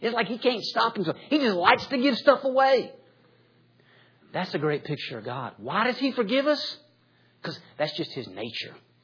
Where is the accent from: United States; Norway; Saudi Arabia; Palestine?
United States; Georgia; I grew up in Georgia